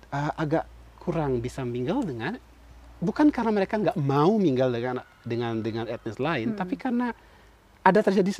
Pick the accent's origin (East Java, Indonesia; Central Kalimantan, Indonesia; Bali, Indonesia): Bali, Indonesia; Tapi itu sama kuatnya dengan ketika saya ditanya, saya orang Bali.